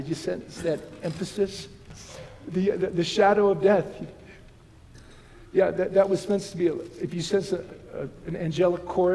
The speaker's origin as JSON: {"language": "English", "region": "Midwest", "country": "United States", "said": "And I was from the Midwest. I was been raised. And for those of you who don't know, the Midwest is flat."}